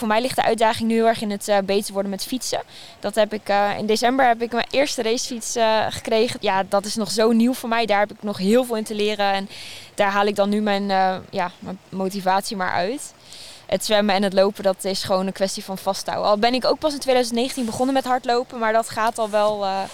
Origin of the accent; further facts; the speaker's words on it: Epe, Gelderland, Netherlands; ik kom uit Gelderland, uit Epe. Klein dorpje tussen Apeldoorn en Zwolle. Dat heeft zelf geen zwembad.